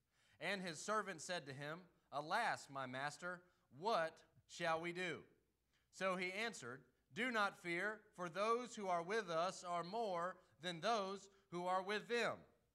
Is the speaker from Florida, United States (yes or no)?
yes; Florida, United States; I'm from Florida, born and raised